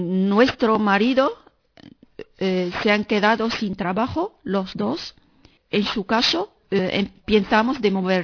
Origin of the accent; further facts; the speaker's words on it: Morocco; Spanish is a second language; moved away as an adult; now in Spain; inmigrante marroquí. Vivo en España 5 años, llevo aquí viviendo 5 años.